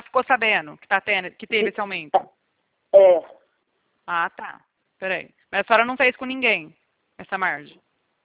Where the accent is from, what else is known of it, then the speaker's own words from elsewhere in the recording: São Paulo, Brazil; É porque eu sou do estado de São Paulo